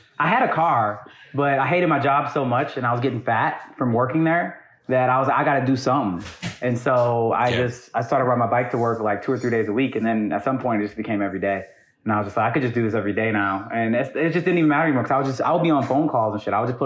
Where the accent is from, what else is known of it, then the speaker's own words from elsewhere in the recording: Flint, Michigan, United States; I think I wouldn't call it garbage, because I'm from Detroit. Or I'm from Michigan and Flint.